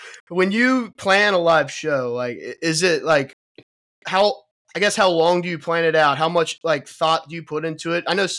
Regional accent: Cincinnati, Ohio, United States; also born or lived in Texas; because I'm from Cincinnati, so I lived in Texas for a little while

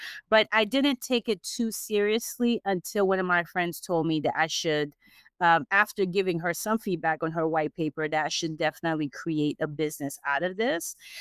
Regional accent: Haiti; also born or lived in United States; I was born in the States, but I grew up in Haiti.

